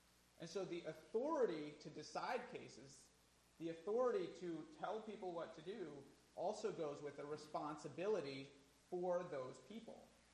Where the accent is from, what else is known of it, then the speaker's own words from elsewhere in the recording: United States; And if there's one thing I've learned about Americans in all of my life as an American, it's that we don't like authority.